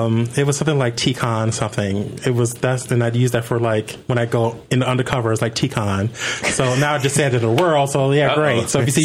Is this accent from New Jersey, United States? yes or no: no; Chicago, Illinois, United States; So I grew up in the Manor, Jeffrey Manor. Near the hundreds, that's